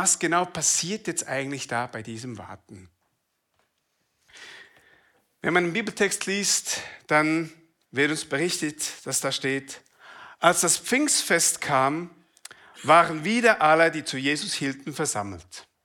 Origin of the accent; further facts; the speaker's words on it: Thun, Bern, Switzerland; ich bin in Thun geboren und aufgewachsen